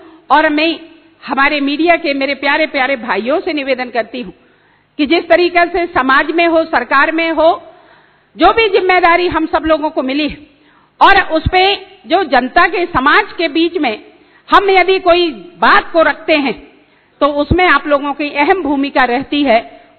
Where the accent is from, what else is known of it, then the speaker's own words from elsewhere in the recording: Mandla, Madhya Pradesh, India; मैं चूंकि मंडला से हूँ, आदिवासी जिले से हूँ